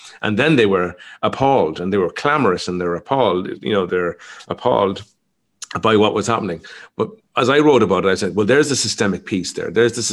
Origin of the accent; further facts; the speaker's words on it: Ireland; I grew up in Ireland and I'm a real fan of football.